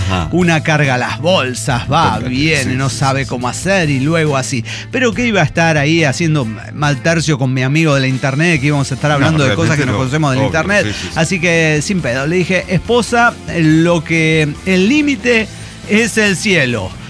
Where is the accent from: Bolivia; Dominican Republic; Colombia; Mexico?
Colombia; Yo me puse un poco paranoico en un momento, dije, es porque soy colombiano